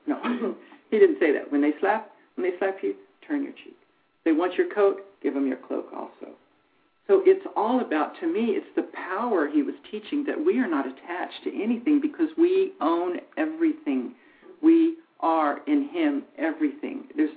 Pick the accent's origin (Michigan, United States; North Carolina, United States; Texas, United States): Texas, United States; The Alamo, I'm from Texas, you know, we will never surrender.